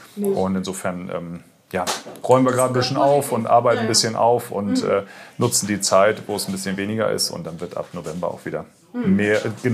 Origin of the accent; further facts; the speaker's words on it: Bremen, Germany; geboren bin ich oder aufgewachsen in Oberneuland. Ich bin einfach mit der Gegend einfach irgendwie verwurzelt